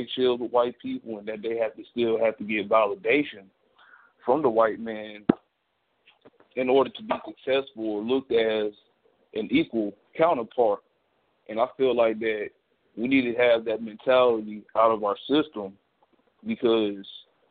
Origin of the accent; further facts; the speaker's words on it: Mississippi, United States; I'm from the Deep South. I'm from Mississippi.